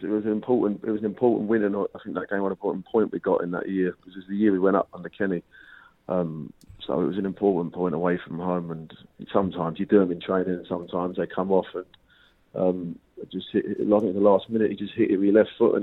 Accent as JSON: {"language": "English", "town": "Highbury", "region": "London", "country": "United Kingdom", "tie": "born or raised there", "said": "because I grew up in Highbury"}